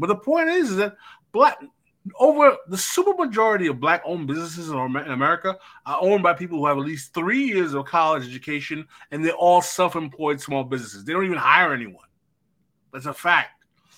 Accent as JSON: {"language": "English", "region": "New York", "country": "United States", "tie": "born or raised there", "said": "I grew up in New York."}